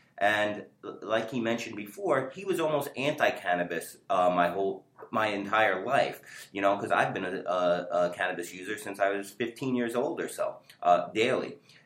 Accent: New York City, New York, United States; now in California, United States; I'm from the East Coast, New York City. Both me and my brother originally New Yorkers.

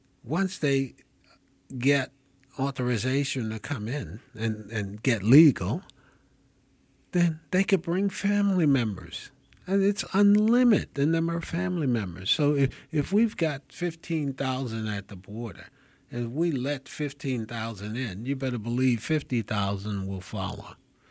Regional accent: New Jersey, United States; now in Mobile, United States; Hell, I was born right here in Mobile when I was 10. My mother and father and the 8 children went to New Jersey. I grew up there.

